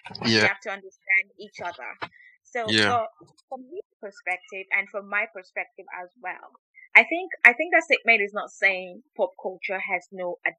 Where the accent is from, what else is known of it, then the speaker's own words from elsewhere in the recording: Edo, Nigeria; So from my place, I'm from Edo State, right? From the Asan part of Edo State.